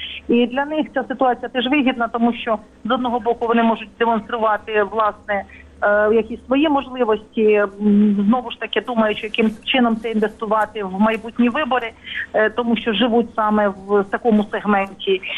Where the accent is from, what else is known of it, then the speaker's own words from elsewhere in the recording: Odesa, Odesa Oblast, Ukraine; за ці 3 роки ми отримали одесити, отримали дуже багато відповідей на питання